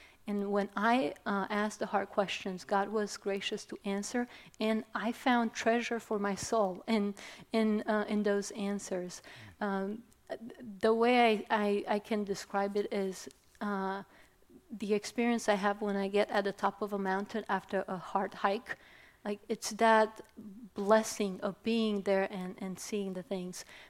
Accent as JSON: {"language": "English", "country": "Romania", "tie": "born or raised there", "second_language": "English", "said": "And I grew up in Romania, post-communist Romania"}